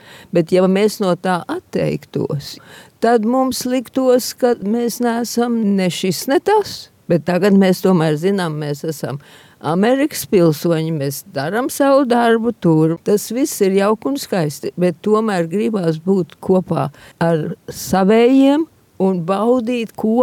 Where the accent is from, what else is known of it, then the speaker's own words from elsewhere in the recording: Daugavpils, Latgale, Latvia; born there; es arī esmu dzimusi Daugavpilī